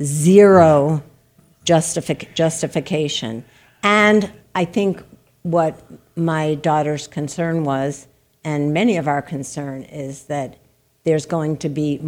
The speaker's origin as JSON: {"language": "English", "town": "Brooklyn", "region": "New York", "country": "United States", "tie": "born or raised there", "said": "I grew up in Brooklyn, New York."}